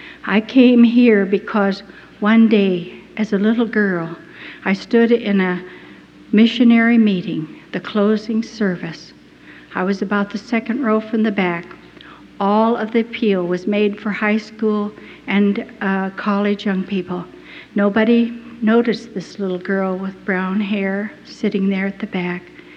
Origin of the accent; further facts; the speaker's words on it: Boone, Iowa, United States; So I said, " … from Boone, Iowa."